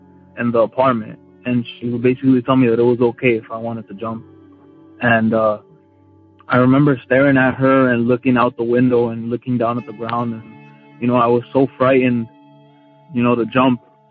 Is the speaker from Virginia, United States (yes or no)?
no; California, United States; I'm from California